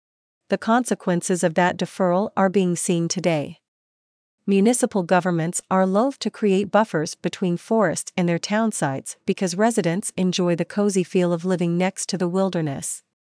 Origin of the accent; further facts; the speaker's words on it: Banff, Alberta, Canada; I grew up in the town of Banff and can't imagine watching my hometown go up in flames.